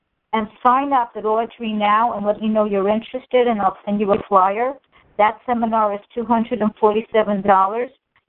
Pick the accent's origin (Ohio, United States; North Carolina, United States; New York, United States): New York, United States; now in Fort Lauderdale, United States; I'm from New York. It's not a city to me.